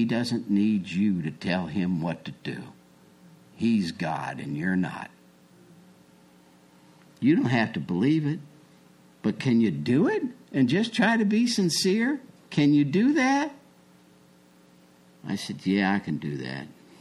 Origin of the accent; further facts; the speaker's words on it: Illinois, United States; I'm from Illinois. It was cold in February, 10 below maybe.